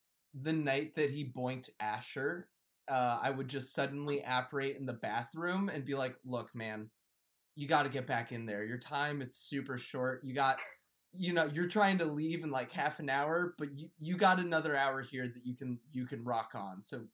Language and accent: English; United States; I'm American, so you're probably right, but...